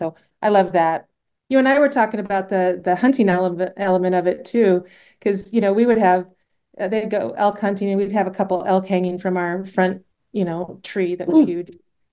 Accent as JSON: {"language": "English", "region": "Alaska", "country": "United States", "tie": "born or raised there", "said": "I grew up in Alaska as well, so spend a lot of time in Sitka, Alaska when I can make it up there."}